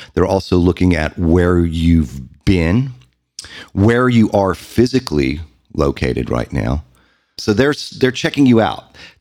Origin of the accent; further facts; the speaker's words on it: California, United States; Well, I am kind of a hippie, but I'm from California.